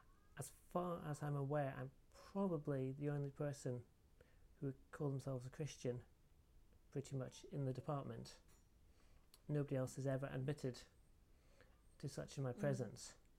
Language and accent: English; Aberdeen, Scotland, United Kingdom; north of Scotland, if I went to any kind of church event and it came out … I was from Aberdeen, then people would put two and two together